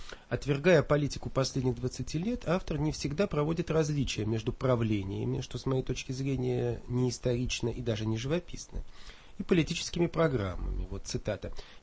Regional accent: Moscow, Russia; я коренной москвич, с горечью и болью за свой город

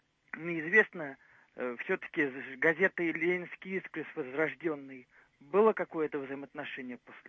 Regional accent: Saint Petersburg, Russia

